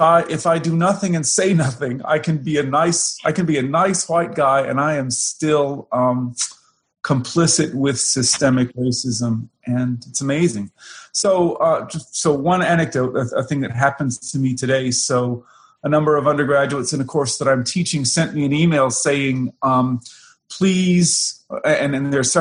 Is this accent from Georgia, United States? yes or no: yes; Georgia, United States; I grew up in Georgia.